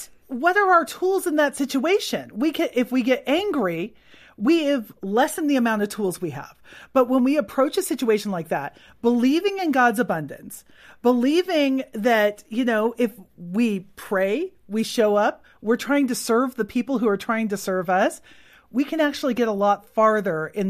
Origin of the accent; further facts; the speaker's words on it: California, United States; I'm from California. Like we don't do trains. That's not our thing.